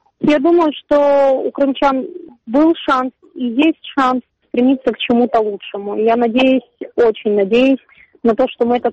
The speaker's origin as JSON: {"language": "Russian", "region": "Crimea", "country": "Ukraine", "said": "Я русскоязычная крымчанка, мои родители русскоязычные крымчане, но мы не россияне. Никогда россиянами не были, всю жизнь были украинцами."}